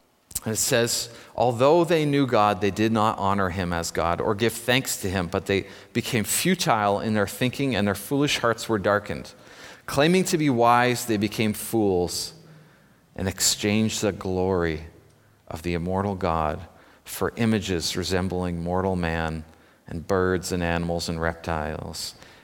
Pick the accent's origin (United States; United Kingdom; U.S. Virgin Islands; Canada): United Kingdom; Scotland; Some of us have to overcome our lineage. I'm Scottish.